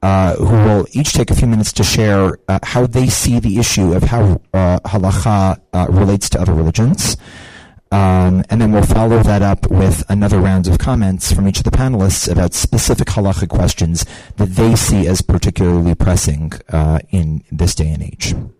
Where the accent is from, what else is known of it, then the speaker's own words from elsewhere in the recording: New Jersey, United States; now in Israel; Jersey in the 1980s, the most exotic religionists I came in contact with were Presbyterians. And now my hometown is home to a significant population of Hindus, Muslims, Sikhs